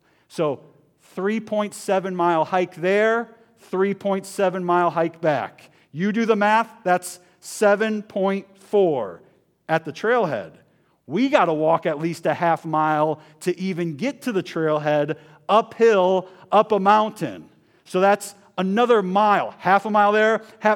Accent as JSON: {"language": "English", "region": "Ohio", "country": "United States", "said": "We're from Ohio. You call this snow? This ain't nothing."}